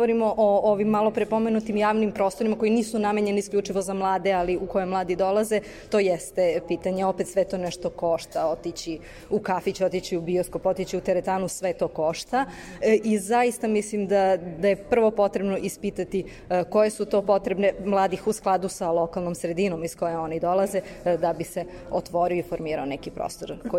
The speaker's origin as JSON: {"language": "Serbian", "town": "Niš", "region": "Southern and Eastern Serbia", "country": "Serbia", "said": "Evo, konkretno ja dolazim iz Niša."}